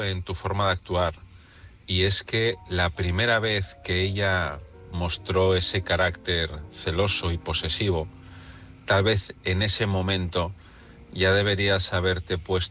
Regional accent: Asturias, Spain; de Asturias, el vigilante.

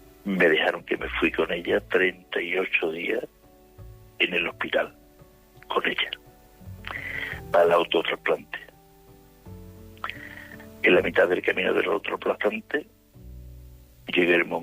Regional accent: Seville, Andalusia, Spain; Porque yo soy de Sevilla

